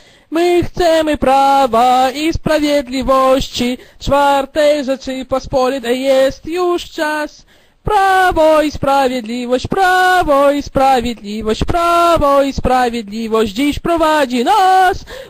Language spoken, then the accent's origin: Polish; Warsaw, Masovian Voivodeship, Poland; Mieszkam w dużym mieście, jestem z Warszawy.